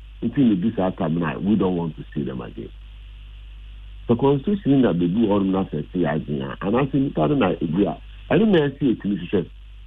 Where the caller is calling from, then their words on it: Accra, Greater Accra, Ghana; I'm calling from Accra.